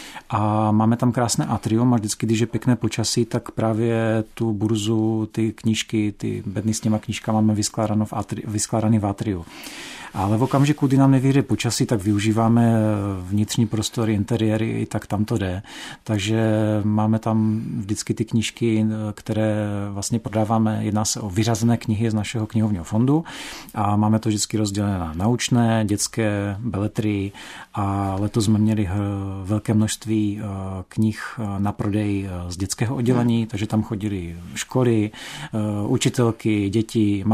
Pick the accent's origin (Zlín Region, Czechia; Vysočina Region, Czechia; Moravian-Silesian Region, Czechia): Moravian-Silesian Region, Czechia; Nové Heřminovy; also born or lived in Bruntál; Z rodiči jsem žil od 9 let v Nových Heřminovech.